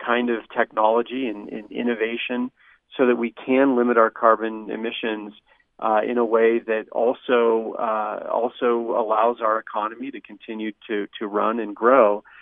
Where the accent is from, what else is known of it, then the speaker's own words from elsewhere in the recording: Washington, United States; also born or lived in Utah; growing up I was born in Utah, but I was raised in a rural area outside of Seattle, Washington, and, you know, basically near the Cascade Mountains.